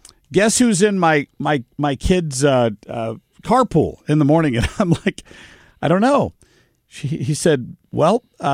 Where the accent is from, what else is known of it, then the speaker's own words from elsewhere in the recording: Ohio, United States; Yeah, because I grew up in Southern Ohio, so that was a That was a big shock.